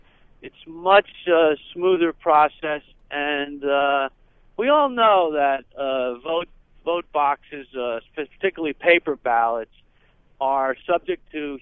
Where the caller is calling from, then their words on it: Manhattan, New York, United States; I've actually resided in New Jersey. I'm just calling from Manhattan.